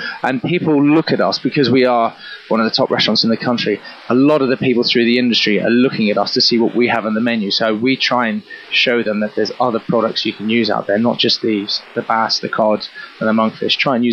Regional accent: Australia; now in London, United Kingdom; Even though I'm Australian

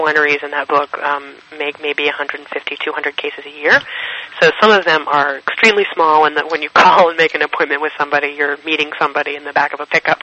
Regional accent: Camden, Maine, United States; moved away as an adult; So I grew up in Camden and then moved away from New England. We moved to the West Coast when I was in my early 20s to go to graduate school.

